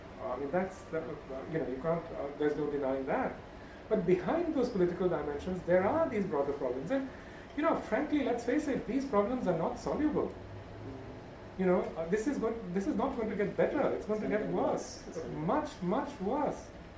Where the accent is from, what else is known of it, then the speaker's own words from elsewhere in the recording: West Bengal, India; You know, and I'm from Bengal. I know how vulnerable this place is.